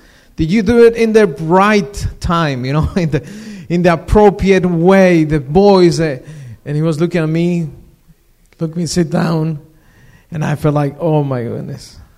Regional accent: Mexico; English is a second language; I was born and raised in Mexico, and I went to study to Montemorelos University to become a pastor, to study theology.

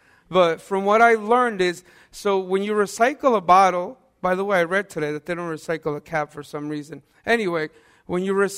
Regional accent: Haverstraw, New York, United States; I grew up in Havistraw, about 45 minutes from here.

